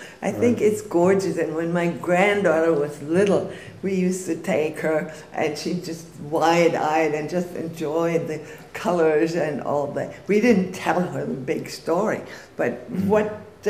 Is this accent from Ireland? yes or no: no; Germany; I grew up in Germany